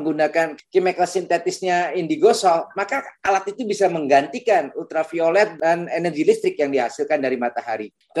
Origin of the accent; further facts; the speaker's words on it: Cirebon, West Java, Indonesia; Saya lahir dibesarkan di Cirebon.